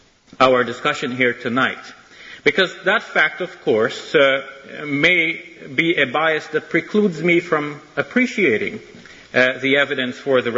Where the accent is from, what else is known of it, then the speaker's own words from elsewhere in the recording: Canada; I became more aware not only that I'm a Muslim, but I'm a Canadian, how Canadian I am.